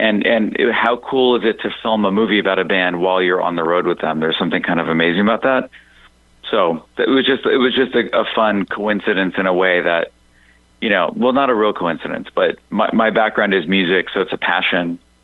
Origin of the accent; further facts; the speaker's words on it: Los Angeles, California, United States; Well, I grew up in Los Angeles. I started a band when I was in high school.